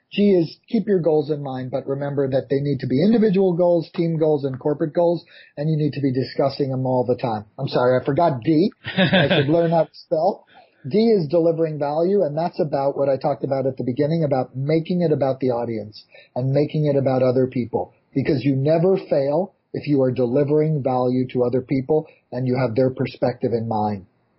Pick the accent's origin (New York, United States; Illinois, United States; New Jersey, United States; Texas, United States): New York, United States; I'll run you through it as quickly as I can, as a New Yorker can.